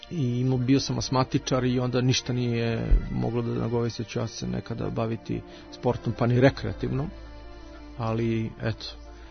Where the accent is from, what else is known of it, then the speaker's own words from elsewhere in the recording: Belgrade, Serbia; mi smo odrasli na Vračaru, Kursulovoj ulici